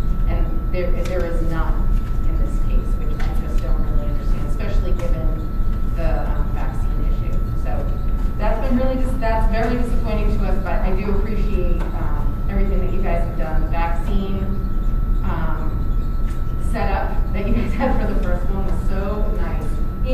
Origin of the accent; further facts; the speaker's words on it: Hebron, United States; I'm from Hebron.